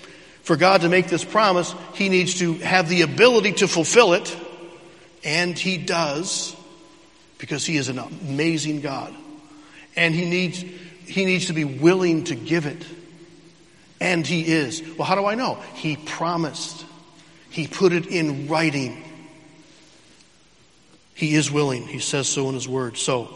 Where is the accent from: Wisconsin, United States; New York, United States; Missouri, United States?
Missouri, United States; I'm from Missouri. Show me, right? The show me state.